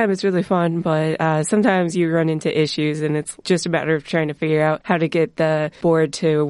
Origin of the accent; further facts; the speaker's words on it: Cedar Falls, Iowa, United States; now in Ames, United States; I'm originally from Cedar Falls, Iowa, so not too far.